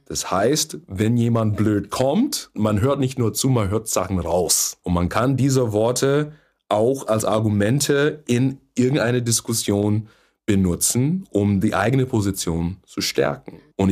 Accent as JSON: {"language": "German", "country": "United States", "moved": "yes", "lives_now": "Germany", "said": "Ich komme aus den USA. Bin aber seit vielen Jahren hier in Deutschland."}